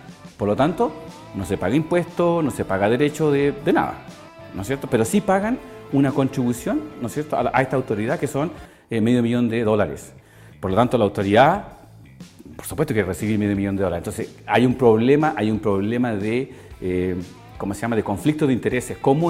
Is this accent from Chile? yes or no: yes; Chile; Lo que pasa es que nosotros no sepamos, es problema nuestro como chilenos.